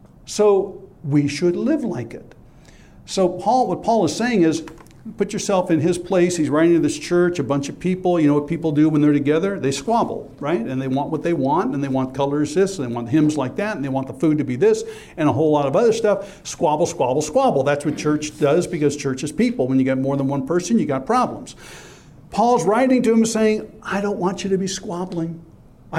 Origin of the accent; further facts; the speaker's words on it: California, United States; I was brought up a pagan in California in the hippie movement.